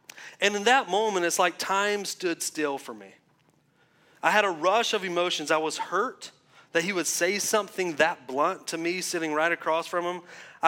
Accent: the South, United States; accent: southern; I know my southern accent, I know it just sounded like I said feel

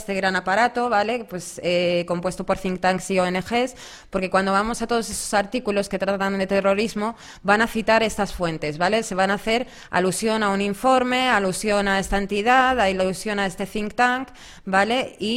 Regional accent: Spain; yo nazco y ya soy española, pero resulta que no, que mi padre es egipcio, entonces soy una segunda generación

